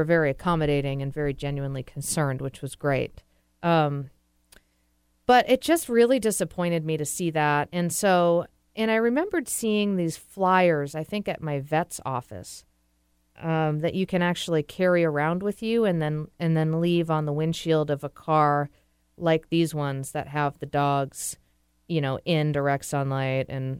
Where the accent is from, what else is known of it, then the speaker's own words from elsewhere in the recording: Massachusetts, United States; In Massachusetts, actually, last summer I was visiting. I'm from Massachusetts.